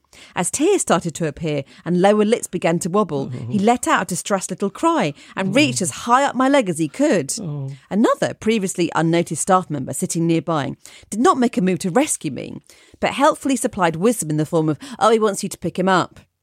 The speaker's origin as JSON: {"language": "English", "region": "Scotland", "country": "United Kingdom", "accent": "Scottish", "moved": "yes", "lives_now": "England", "said": "they will fail to recognise my strong Scottish accent, something that's happened to me often when meeting new people since I moved to England 6 years ago"}